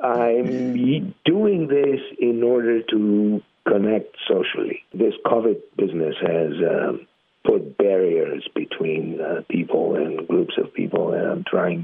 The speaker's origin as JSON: {"language": "English", "country": "Greece", "tie": "born or raised there", "said": "but I grew up in Greece, where my father had a lot of business partners and business associates"}